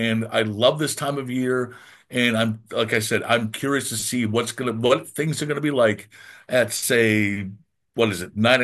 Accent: Canada; No, I'm Canadian

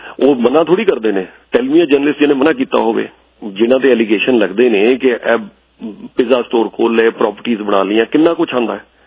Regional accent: Punjab, Pakistan; ਮੈਂ ਜਿੱਥੋਂ ਆਉਣਾ ਜਿੱਥੇ ਮੇਰਾ ਜਨਮ ਹੋਇਆ ਜਿਸ ਮਿੱਟੀ ਦਾ ਮੈਂ ਬਣਿਆ ਹੋਇਆ ਮੈਂ ਆਪਣੇ ਪੰਜਾਬ ਦੀ ਗੱਲ ਕਰਦਾ

